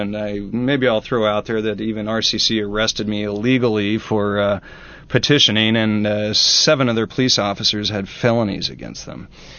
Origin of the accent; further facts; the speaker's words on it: Redlands, California, United States; I grew up in Redlands, about 20 minutes from here